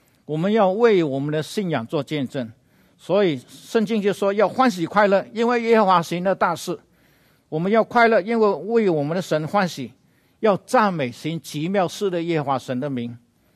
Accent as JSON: {"language": "Chinese", "region": "Guangdong", "country": "China", "said": "我们广东人叫他什么老油条啊，隔夜的油条，你知道吗？"}